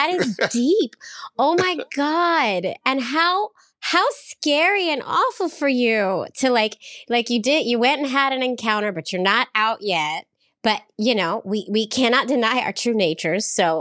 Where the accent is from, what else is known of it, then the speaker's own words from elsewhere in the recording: San Francisco, California, United States; Well, I was young, and I grew up in San Francisco.